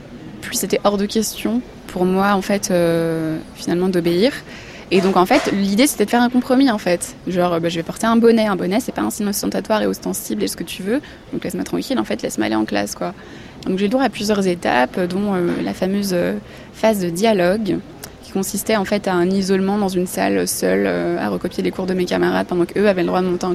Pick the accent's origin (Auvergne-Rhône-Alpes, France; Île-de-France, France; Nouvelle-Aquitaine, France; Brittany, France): Auvergne-Rhône-Alpes, France; Lyon; j'ai grandi, en fait, au départ, en banlieue lyonnaise, dans un quartier, les Buères, jusqu'à l'âge de 8 ans.